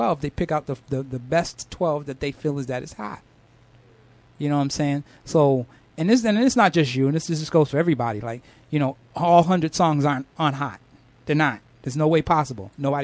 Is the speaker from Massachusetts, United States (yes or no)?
yes; Boston, Massachusetts, United States; I'm from Boston.